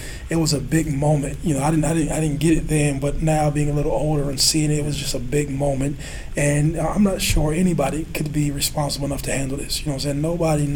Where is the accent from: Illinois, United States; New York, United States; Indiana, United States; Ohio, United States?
Ohio, United States; Youngstown; moved away; So I leave Ohio. So I leave my hometown. Right. So the attitude, the mentality, and the character I had in my hometown, it worked for my hometown. But the social dynamics in Youngstown, Ohio, are very different than they are in Columbus, Ohio.